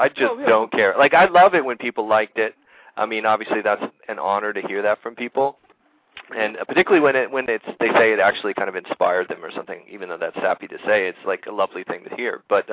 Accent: California, United States; Yeah, my home state. I apologize for that.

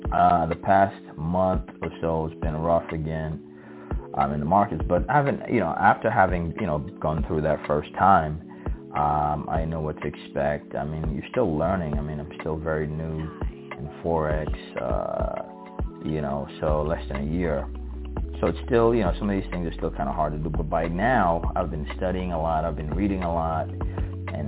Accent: Sierra Leone; also born or lived in Virginia; now in Memphis, United States; I am originally from Sierra Leone, West Africa, I now live in Memphis, Tennessee. Moved down here from Virginia about maybe 5 or 6 years ago.

